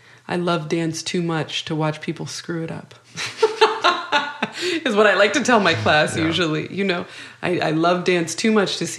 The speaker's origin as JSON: {"language": "English", "region": "California", "country": "United States", "said": "coming from an individualized culture, such as Californian suburbs, where you just hop in your car and go about your day"}